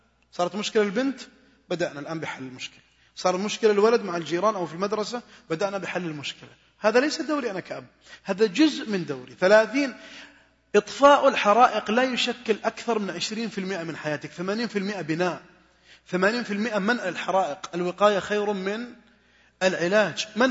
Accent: Saudi Arabia; هل ترون نحن كمجتمع سعودي، مجتمع عربي خليجي

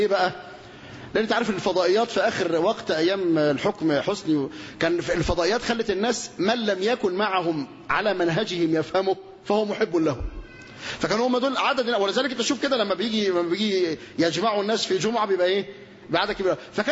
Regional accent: Egypt; قلنا ان الديمقراطيه اللي بتمارس عندنا في مصر فيها الياتها

